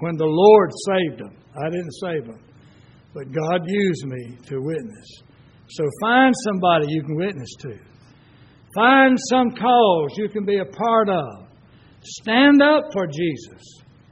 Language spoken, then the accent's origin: English; Cochran, Georgia, United States; even though I'm from Cochran, grew up here, graduated high school here, love Cochran